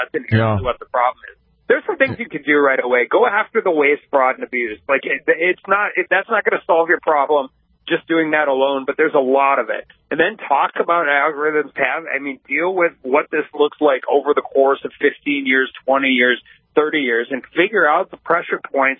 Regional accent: North Dakota, United States; You know, we're all from North Dakota. We understand where he's at.

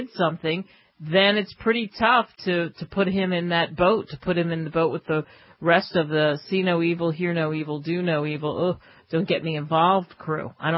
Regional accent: California, United States; I'm from California.

